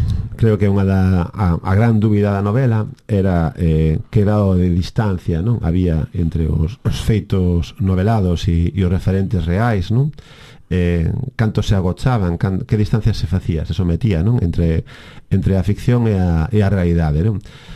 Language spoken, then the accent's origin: Galician; Vimianzo, Galicia, Spain; now in A Coruña, Spain; eu son coruñés de adopción, son vimiancés de nación